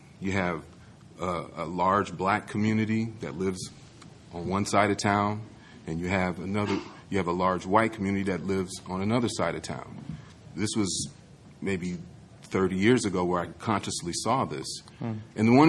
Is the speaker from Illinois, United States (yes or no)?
no; Alaska, United States; born there; also born or lived in Memphis, Tennessee; I was born in Alaska, and that was because of the Vietnam War. That's where my dad was stationed. But my roots are from Memphis, Tennessee, and that's where most of my family is from.